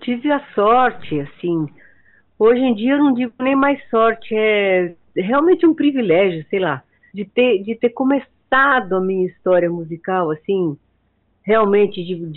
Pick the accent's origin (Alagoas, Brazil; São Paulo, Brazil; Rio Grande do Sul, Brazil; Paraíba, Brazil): São Paulo, Brazil; Ourinhos; now in São Paulo, Brazil; em São Paulo há bastante tempo já, há quase 50 anos. Eu sou de Ourinhos, interior do estado de São Paulo, bem na divisa de São Paulo com Paraná.